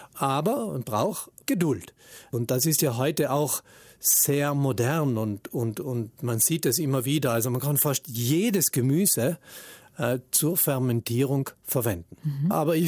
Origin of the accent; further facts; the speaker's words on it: South Tyrol, Italy; Bei uns in Südtirol wäre das jetzt natürlich die Kartoffel.